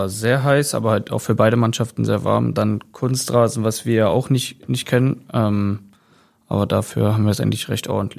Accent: Seehausen, Saxony-Anhalt, Germany; Da habe ich auch meine Jugend verbracht. Das ist so das Nächste dran, da wo ich genau herkomme.

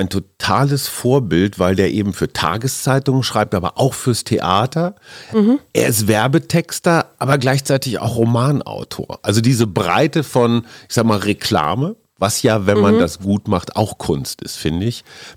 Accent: Münster, North Rhine-Westphalia, Germany; Ja, in meiner Heimatstadt Münster.

